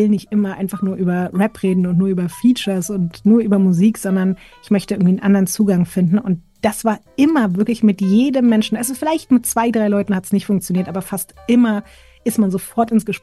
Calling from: Berlin, Germany; Aus Berlin, aus meiner kleinen Kammer. Hier nehme ich tatsächlich auch jetzt ich wohne seit einem Jahr in dieser Wohnung

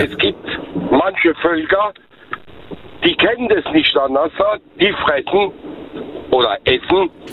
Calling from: Ludwigshafen, Rhineland-Palatinate, Germany; Aus Ludwigshafen.

